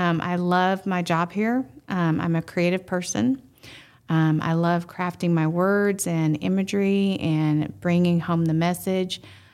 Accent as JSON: {"language": "English", "town": "Marshall", "region": "Texas", "country": "United States", "accent": "southern drawl", "said": "Well, originally, I am from Marshall, Texas, so you're going to hear that southern drawl come out."}